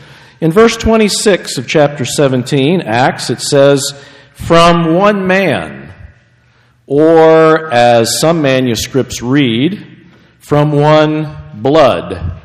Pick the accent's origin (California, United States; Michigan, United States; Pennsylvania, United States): Pennsylvania, United States; from my home state of Pennsylvania